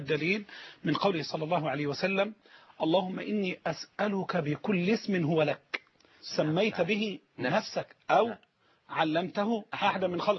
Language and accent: Arabic; Egypt; إحنا كمصريين عندي 100 جنيه أنا أجعلها للصدقة